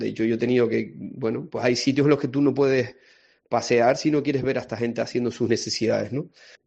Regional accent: Los Cristianos, Canary Islands, Spain; me gusta ir a mi pueblo, a las plazas de la Bahía de los Cristianos, que es donde yo me muevo

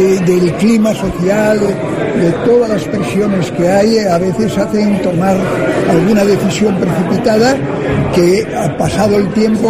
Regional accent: Vigo, Galicia, Spain; Yo pienso quedarme en Vigo, soy un vigués que añoraba mucho mi tierra cuando estaba por los mundos adelante

